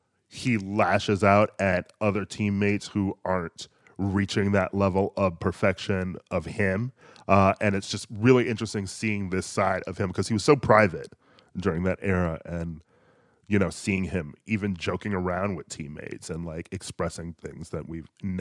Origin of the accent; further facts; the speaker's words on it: Milwaukee, Wisconsin, United States; I grew up in Milwaukee, and during mm-hmm. that era, the Bucks were flops